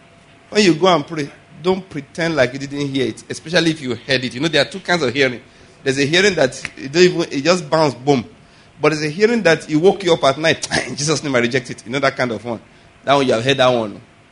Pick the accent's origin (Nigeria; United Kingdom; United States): Nigeria; Father, I thank you because I could go to Enugu, Ibadan, Lagos, Abuja, Kaduna, Kotangora. I'm a Nigerian.